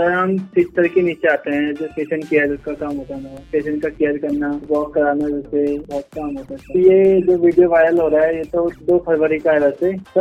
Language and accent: Hindi; Binka, Uttarakhand, India; मैं उत्तराखंड से हूँ, अल्मोड़ा डिस्ट्रिक्ट रानीखेत बिंका गाँव से हूँ।